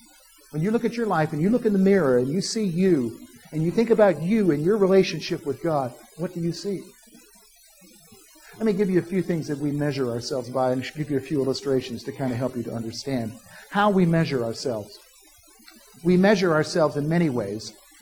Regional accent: South Carolina, United States; Bob comes from my home state in South Carolina.

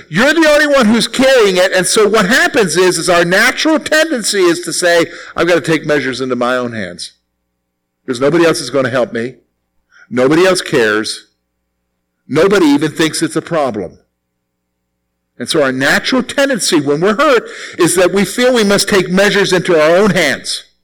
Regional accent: the South, United States; I remember back as a kid growing up in the South.

